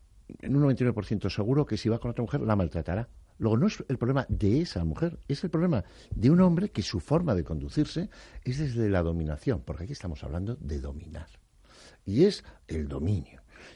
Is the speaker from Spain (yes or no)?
yes; Navarre, Spain; No voy a entrar en un tema que ha pasado en mi tierra, en Navarra